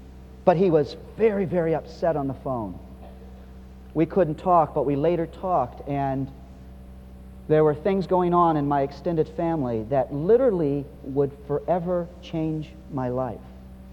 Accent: Toledo, Ohio, United States; And I was raised in Toledo, Ohio

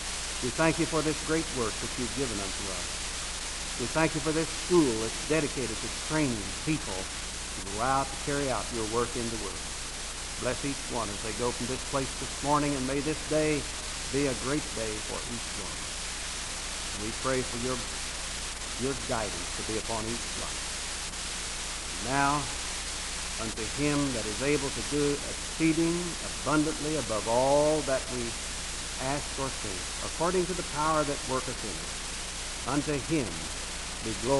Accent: Athens, Ohio, United States; the city of Athens, Ohio, my hometown.

